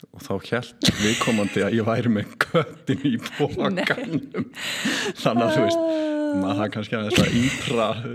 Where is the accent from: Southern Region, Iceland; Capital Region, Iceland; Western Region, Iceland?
Capital Region, Iceland; Seltjarnarnes; ég alveg upp á Seltjarnarnesi og tengi svona kannski mest við þann stað þrátt fyrir að hafa þó verið í fjórum grunnskólum hér og þar og það var, já, í fyrsta bekk þá flytjum við á Núp í Dýrafirði